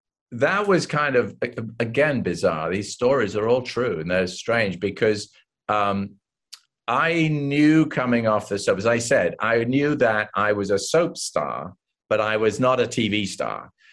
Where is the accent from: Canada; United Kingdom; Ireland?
United Kingdom; she came from Queens, I came from Britain.